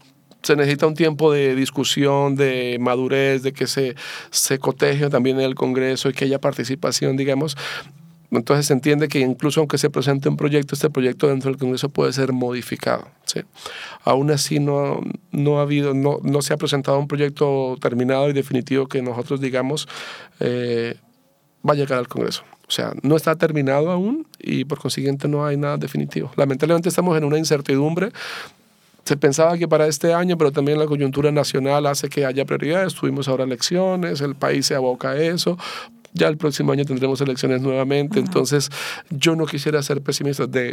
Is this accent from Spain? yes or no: no; Chile; Como sociedad chilena, el mayor desafío es sensibilizarnos